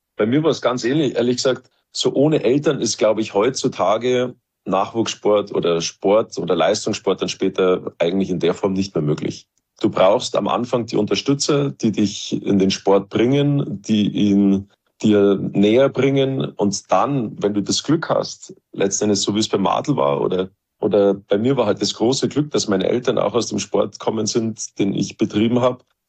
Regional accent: Garmisch-Partenkirchen, Bavaria, Germany; Und das war bei uns in Garmisch halt Eishockey, riesig natürlich mit dem SC Rissersee, Skifahren auch mit den beiden Vereinen, Skiclub Garmisch und Skiclub Partenkirchen

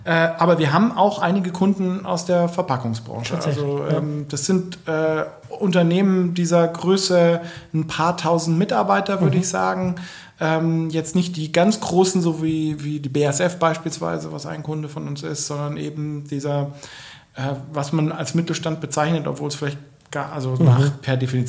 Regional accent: Bavaria, Germany; now in Stuttgart, Germany; Eigentlich komme ich aus Oberbayern.

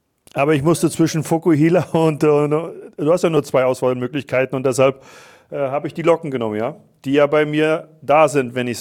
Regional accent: Mecklenburg-Vorpommern, Germany; now in Vienna, Austria; Da ich sehr viel herumgekommen bin, ist jetzt Heimat Wien. Ich weiß, wo ich herkomme, ich komme aus Mecklenburg.

